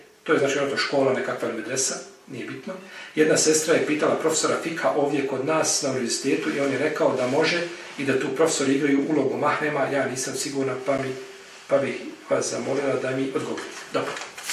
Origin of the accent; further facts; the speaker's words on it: Novi Pazar, Raška District, Serbia; Ja sam iz Novog Pazara